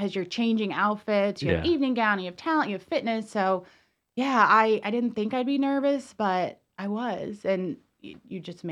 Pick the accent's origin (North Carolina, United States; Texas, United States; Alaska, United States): North Carolina, United States; Asheville; I was raised in Asheville.